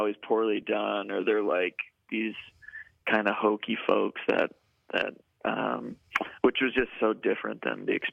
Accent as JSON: {"language": "English", "town": "Iron River", "region": "Michigan", "country": "United States", "said": "From Iron River, Michigan."}